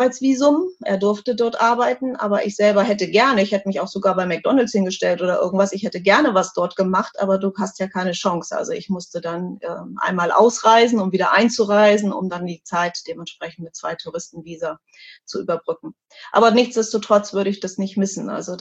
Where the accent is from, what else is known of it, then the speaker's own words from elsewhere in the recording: Hanover, Lower Saxony, Germany; born there; in Hannover, in meinem Geburtsort